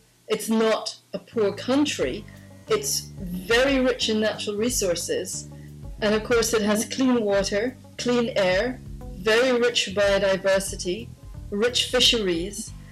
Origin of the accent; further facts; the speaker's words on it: Zambia; I grew up in Zambia. We lived in a small area that was really there because of at the time the largest open pit in the world.